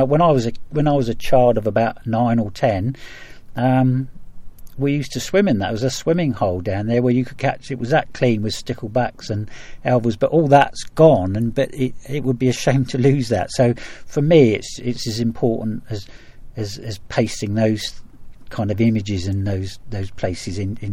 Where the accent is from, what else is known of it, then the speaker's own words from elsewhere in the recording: Gosport, South East England, United Kingdom; it's really that kind of urban life that I grew up in Gosport, really. That, you know, I'm Gosport born and bred